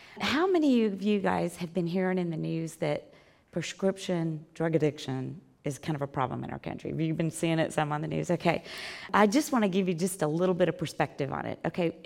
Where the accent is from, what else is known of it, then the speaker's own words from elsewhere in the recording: the South, United States; You know, I grew up in the South. I don't know if y'all have figured this out yet, but I didn't grow up around here.